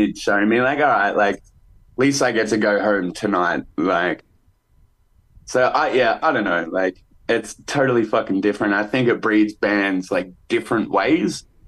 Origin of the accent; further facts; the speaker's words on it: Melbourne, Victoria, Australia; Scotty and I grew up in Melbourne